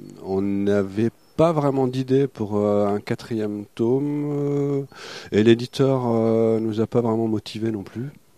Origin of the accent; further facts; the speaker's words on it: Grand Est, France; moi, je suis de la région, je suis alsacien d'origine